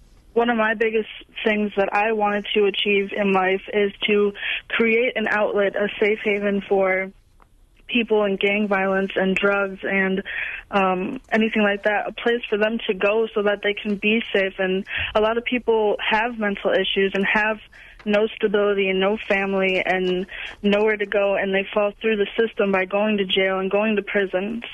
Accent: Milwaukee, Wisconsin, United States; now in Chattanooga, United States; I'm from Milwaukee, and I moved a long time ago

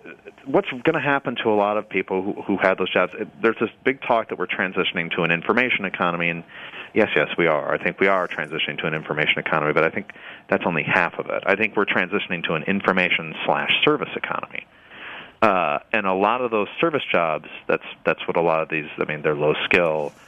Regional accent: Michigan, United States; when I say I grew up outside Detroit, I mean, my school district bordered Detroit

